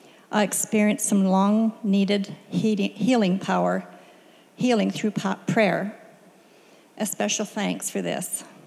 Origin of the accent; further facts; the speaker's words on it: Tabor, United States; I was born in Tabor and was raised on a farm south of town.